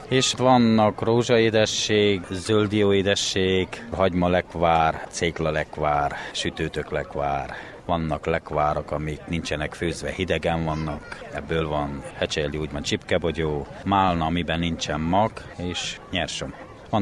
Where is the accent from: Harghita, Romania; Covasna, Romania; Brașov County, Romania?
Harghita, Romania; Firtosváralja; Firtosvárajáról vagyok